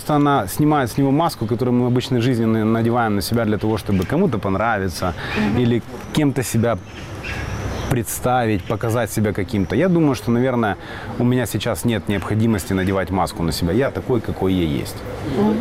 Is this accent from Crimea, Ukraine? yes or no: yes; Crimea, Ukraine; я русский по национальности, моя национальная идентификация, я украинец. Я родился и вырос в этой стране. Это моя земля, я вырос в Крыму, моя мама из Белгородской области, папа у меня в Крыму родился.